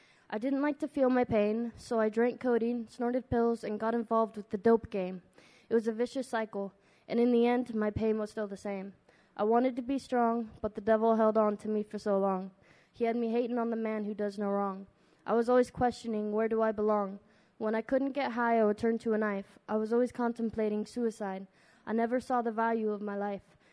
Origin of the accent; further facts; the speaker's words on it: Whitefish, Montana, United States; I'm 20 years old. I'm from Whitefish, Montana.